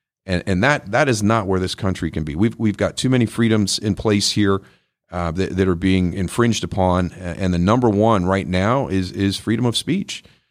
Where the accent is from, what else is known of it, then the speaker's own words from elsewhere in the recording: Buffalo, New York, United States; And that's where I'm from. That's where I grew up. I grew up in Western New York.